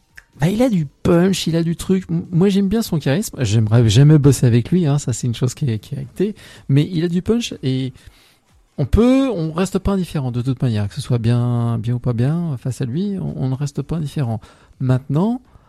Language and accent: French; France; On peut se permettre de piquer en tant que Français